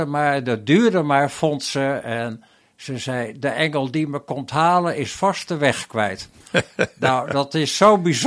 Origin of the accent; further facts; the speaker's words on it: Voorschoten, South Holland, Netherlands; also born or lived in The Hague; now in Waddinxveen, Netherlands; ik kom uit Voorschoten, dus dichter bij Den Haag. En lang in Den Haag gewoond. En toen we gingen trouwen, toen was daar de mogelijkheid in Waddinxveen om een huis te kopen. En zo zijn we in Waddinxveen terechtgekomen.